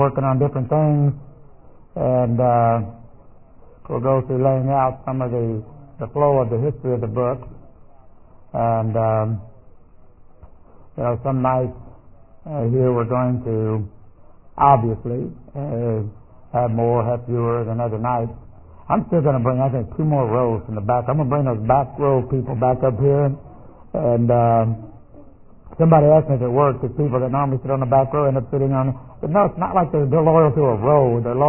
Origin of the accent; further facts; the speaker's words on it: Houston, Texas, United States; they meet in the neighborhood where I grew up in Houston